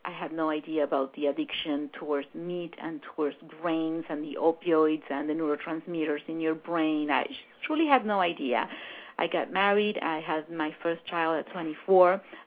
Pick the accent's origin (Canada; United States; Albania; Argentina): Argentina; I grew up in Argentina, that is a meat-eating country